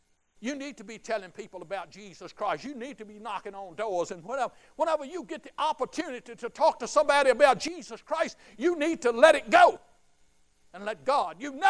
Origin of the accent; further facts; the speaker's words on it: Lynchburg, Virginia, United States; now in Concord, United States; I live down here in Concord, Virginia. I grew up right here in Lynchburg.